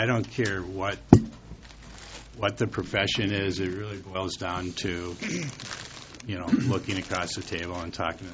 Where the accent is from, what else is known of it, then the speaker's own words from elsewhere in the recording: New Ulm, Minnesota, United States; One is, I grew up in New Ulm.